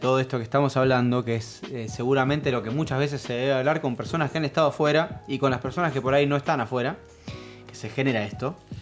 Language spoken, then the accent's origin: Spanish; Argentina; me incluyo, pues soy argentino